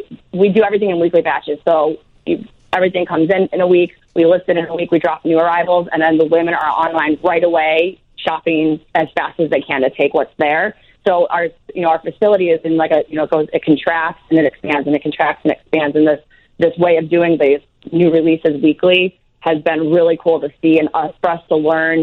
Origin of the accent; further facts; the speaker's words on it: Chicago, Illinois, United States; So I'm actually from Chicago. I'm from the Chicagoland area.